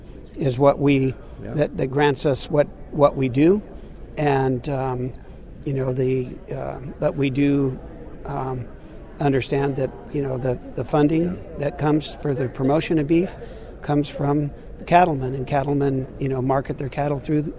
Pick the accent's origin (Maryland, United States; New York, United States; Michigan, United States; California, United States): California, United States; Fresno; I'm from Fresno, California. I feed cattle in that area